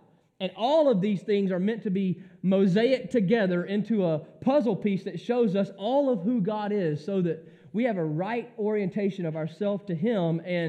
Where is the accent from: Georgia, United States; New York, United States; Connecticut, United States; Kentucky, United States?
Georgia, United States; I grew up in the Bible Belt down in southern Georgia. Good, hardcore, great, fundamental conservatism.